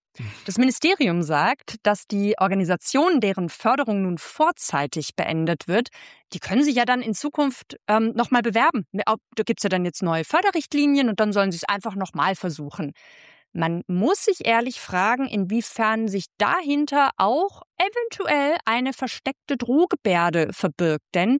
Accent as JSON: {"language": "German", "region": "West Germany", "country": "Germany", "said": "dass mir als Wessi, Entschuldigung, da wirklich die Spucke wegbleibt"}